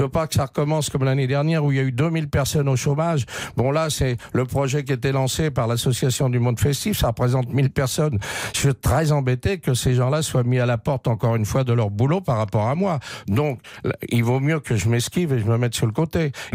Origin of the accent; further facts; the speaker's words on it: Paris, Île-de-France, France; Ça fait 58 ans que je vote à Paris. Je suis parisien.